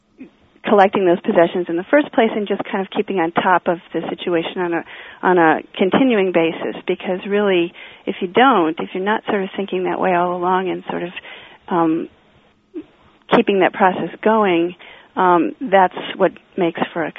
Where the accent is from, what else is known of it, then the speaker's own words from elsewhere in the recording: Minnesota, United States; I was living in New York City at the time, and my father, I grew up in Minnesota, and that's where the house was.